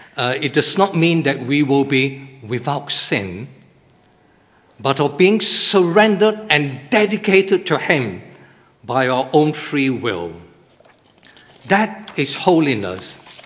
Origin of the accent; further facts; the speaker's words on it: Malaysia; I am ethnic Chinese and I grew up in Malaysia.